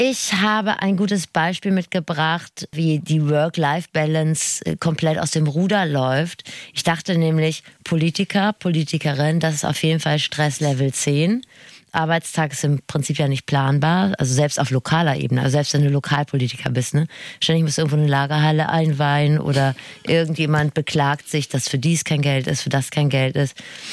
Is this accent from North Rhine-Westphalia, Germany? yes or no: yes; North Rhine-Westphalia, Germany; Ja, aber da, wo ich herkomme, dann levelt man ja auch alles mal mit dem besten Geneva runter, ist man schnell entspannt.